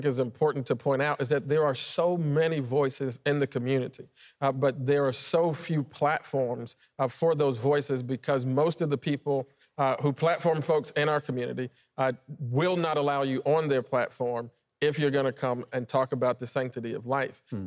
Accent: Chicago, Illinois, United States; I went to college in Chicago. I grew up in Chicago. I didn't go anywhere else to learn these values.

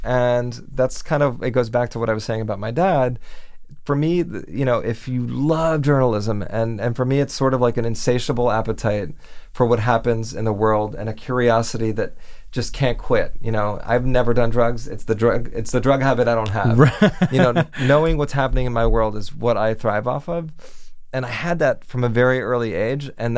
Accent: Miami, Florida, United States; So growing up in Miami and working in local news in Miami, where I got my start, I started down there in the mid-90s

